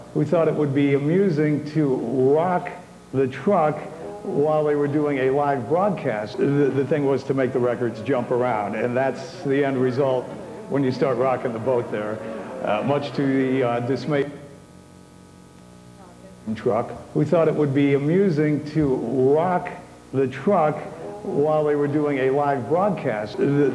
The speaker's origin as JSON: {"language": "English", "town": "Berea", "region": "Ohio", "country": "United States", "tie": "born or raised there", "said": "I grew up in Berea, and if within the household, somebody would turn on a TV set and a fluorescent light"}